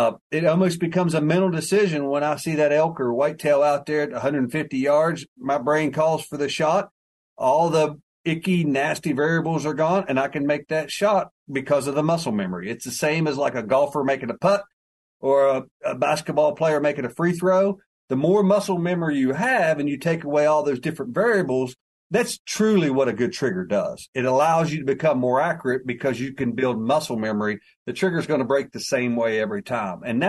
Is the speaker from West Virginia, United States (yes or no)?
yes; West Virginia, United States; Well, I'm from West Virginia. I'm the state that's wholly in the Appalachian Mountains, and we tend to stick to ourselves